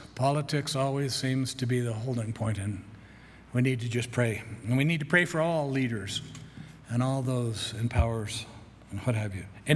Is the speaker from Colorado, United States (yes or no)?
yes; Colorado, United States; as you know, I was born and raised on the Western Slope. That's what it's called over there on the other side of the mountains